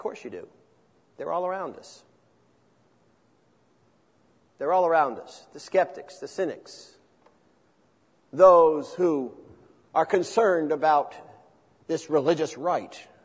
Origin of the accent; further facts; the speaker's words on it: Newark, New Jersey, United States; I grew up in the city. I grew up in Newark, New Jersey.